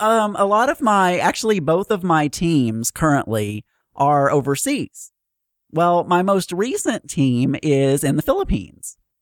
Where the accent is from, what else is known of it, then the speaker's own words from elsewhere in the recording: United States; Well, I decided that it would be nice of me being the American that doesn't understand other cultures, I guess.